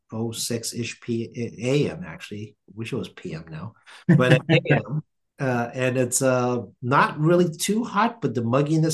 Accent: Quincy, Massachusetts, United States; I'm from Quincy. It's not that bad a ride.

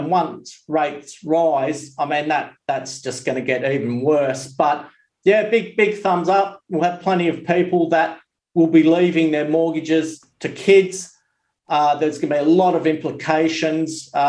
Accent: Terry Hills, New South Wales, Australia; we grew up in Terry Hills. It was a beautiful suburb. We grew stuff. We played. We stayed out till the sun went down.

